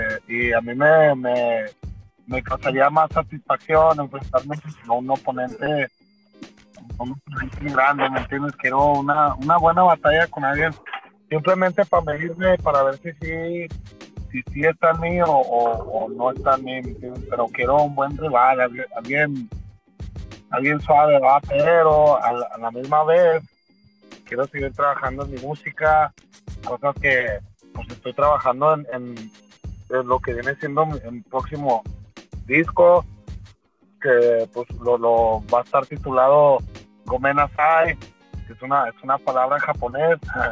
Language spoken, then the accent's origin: Spanish; El Paso, Texas, United States; Sí, los cuatro somos de Texas. De aquí del Paso. Del Paso, ¿verdad? Somos de, ya sea El Paso o de Juárez, pues, que es la ciudad que está del otro lado de la frontera. Pues somos chicos de fronterizos.